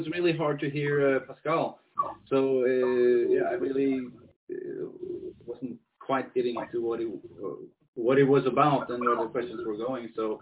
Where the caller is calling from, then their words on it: Norway; Where I'm calling from? Norway.